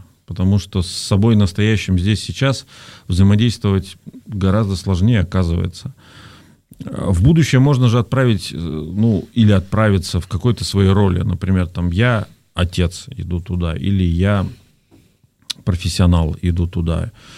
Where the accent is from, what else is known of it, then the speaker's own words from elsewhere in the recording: Ural, Russia; так как сам я с Урала, я это называю правило реальных или правильных пацанов